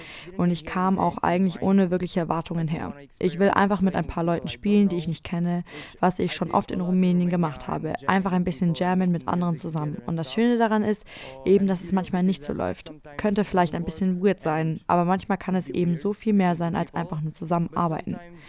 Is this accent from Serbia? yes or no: yes; Belgrade, Serbia; Wir kommen aus Belgrad, Serbien, beziehungsweise wir kommen aus einer kleinen Vorstadt von Belgrad.